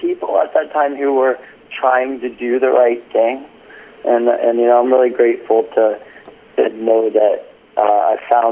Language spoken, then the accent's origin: English; United States; Yeah, well, you know, we're from America. We know how to make it intense.